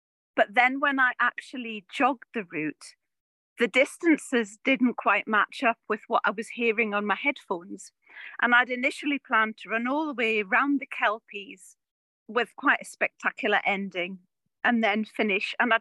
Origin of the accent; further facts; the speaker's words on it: Wooler, North East England, United Kingdom; eventually I hope to reach Wooler, which is my hometown, and that's where my mum still is.